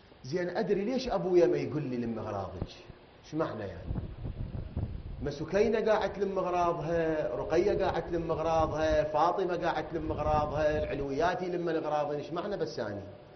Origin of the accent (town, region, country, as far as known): Iraq